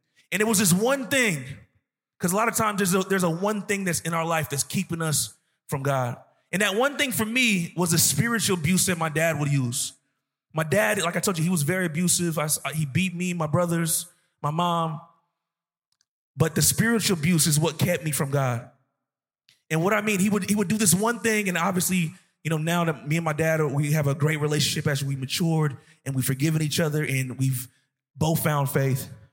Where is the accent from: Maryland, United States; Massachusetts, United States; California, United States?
California, United States; Vallejo; I was from North Vallejo, from North Vallejo, California. Same neighborhood, same side of town as … … I grew up around a lot of negativity, exposed to a lot, drug dealing, cop killing, prostitution, a whole bunch of negativity.